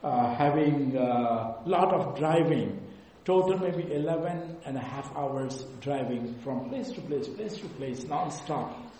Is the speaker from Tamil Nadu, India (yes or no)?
no; Gujarat, India; We are from Gujarat, India, state Gujarat. So this is the only man we met from our state Gujarat. Our dialect is the same.